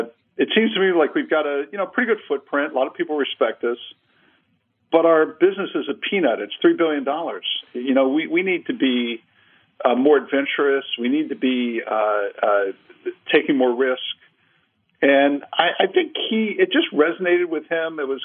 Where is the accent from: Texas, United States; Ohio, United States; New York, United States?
Ohio, United States; Cincinnati; Yeah, Barry, I grew up in Cincinnati, Ohio. My dad was a career kind of manufacturing guy in our aviation business.